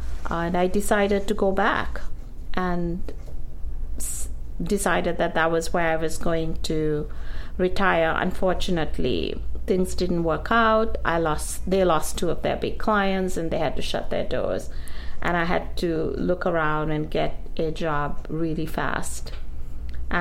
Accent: Sri Lanka; now in United States; Well, I'm originally from Sri Lanka.

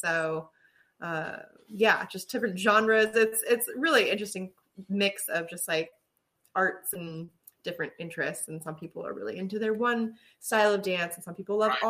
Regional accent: Arizona, United States; now in Los Angeles, United States; No, I grew up in Arizona.

